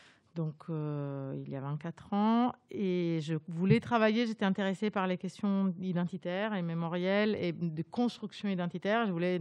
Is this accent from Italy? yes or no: yes; Italy; French is a second language; moved away as an adult; now in France; Moi, je suis italienne, comme vous pouvez l'entendre, mon accent, duquel j'arrive absolument pas à me séparer.